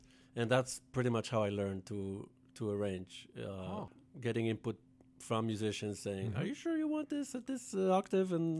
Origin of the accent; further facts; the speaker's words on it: Tel Aviv, Tel Aviv District, Israel; moved away as an adult; now in New York, United States; That was the dream, you know, to move to the States. Mm-hmm. I grew up around Tel Aviv.